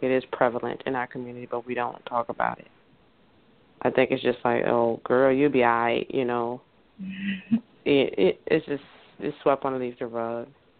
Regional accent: United States; However, us being American and how we are portrayed across the nation and the world

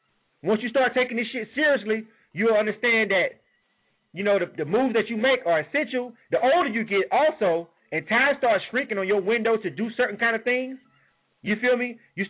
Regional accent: Southern US, United States; I'm from the South, born and raised. I don't necessarily like everything that come out of the South.

